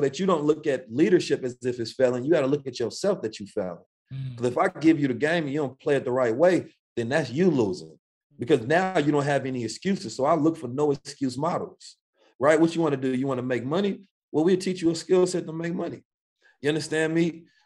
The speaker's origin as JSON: {"language": "English", "town": "St. Louis", "region": "Missouri", "country": "United States", "also_born_or_lived": "Oakland", "said": "And I'm like, no, I'm from St. Louis and Oakland."}